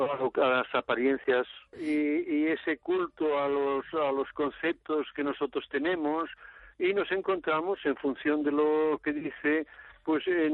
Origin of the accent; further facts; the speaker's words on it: Barcelona, Catalonia, Spain; Soy catalán, sí, de Barcelona.